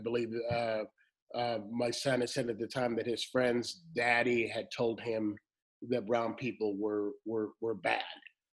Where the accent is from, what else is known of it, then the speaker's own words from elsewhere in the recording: San Leandro, California, United States; What the book details is my growing up in San Leandro, California, in the East Bay, right next door to Oakland